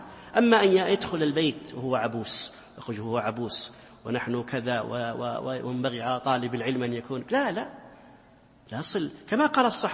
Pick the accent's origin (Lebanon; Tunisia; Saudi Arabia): Saudi Arabia; من كبار مشايخنا في بلادي في بلادنا في بلادي السعودية